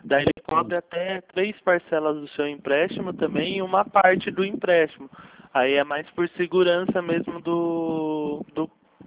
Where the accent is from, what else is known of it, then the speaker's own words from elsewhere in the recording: Bragança Paulista, São Paulo, Brazil; Eu sou aqui de Bragança Paulista.